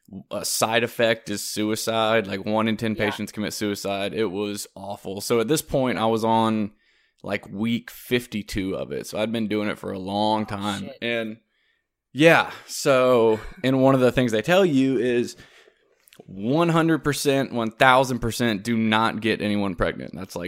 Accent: South Carolina, United States; so I'm from South Carolina, but I was at, I'd gone to a long-term drug treatment facility in Louisiana.

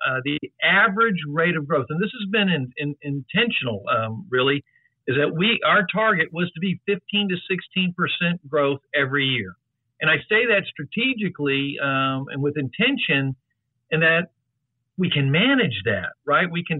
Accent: San Antonio, Texas, United States; now in Austin, United States; I'm originally from San Antonio. I'm second generation in that. I moved to Austin in 1983 after graduating from A&M

